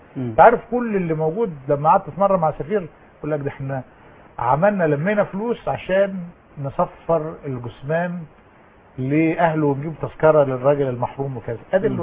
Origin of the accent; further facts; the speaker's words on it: Egypt; احنا مصريين